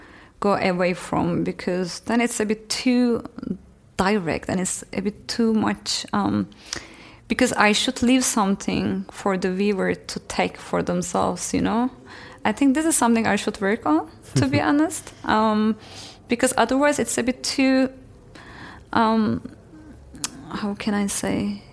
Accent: Turkey; English is a second language; I was raised in Turkey. Obviously, as a Turkish girl in a small town, and my family was really, really, is still really conservative and religious. So apart from Islamic roots that I was like being raised

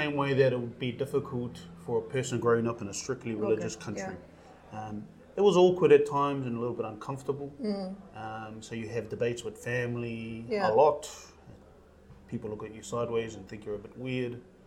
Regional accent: Bay of Plenty, New Zealand; now in Wellington, New Zealand; I'm originally from the Eastern Bay of Plenty area, but I've lived here in Wellington for 20 plus years.

